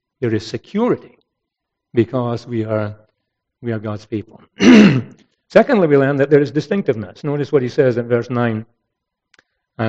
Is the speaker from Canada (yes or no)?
yes; Canada; I'm a Canadian, Scotsman as well. But first and foremost, I'm a Christian and I belong to the church